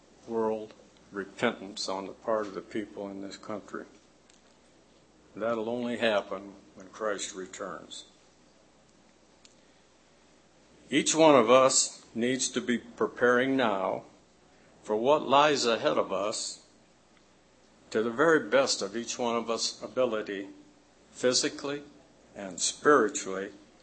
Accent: Flint, Michigan, United States; I look at my hometown of Flint, Michigan, which used to be a very beautiful town to live in.

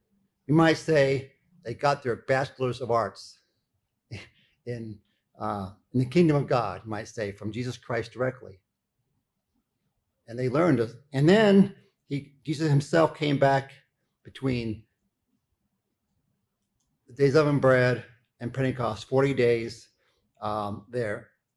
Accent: the South, United States; I grew up in the South

